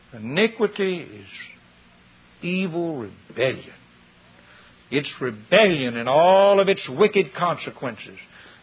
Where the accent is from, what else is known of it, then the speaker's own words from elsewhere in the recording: the South, United States; I was raised in the South on a cotton farm.